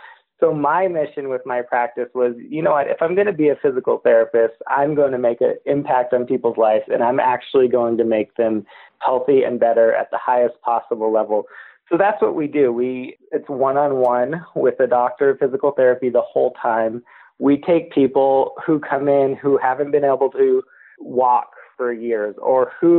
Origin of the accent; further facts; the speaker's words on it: Silver City, New Mexico, United States; growing up in Southwest New Mexico and Silver City.